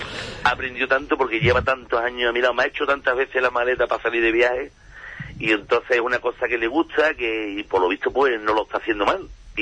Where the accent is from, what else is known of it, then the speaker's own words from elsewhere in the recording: Huelva, Andalusia, Spain; mi tierra, en Huelva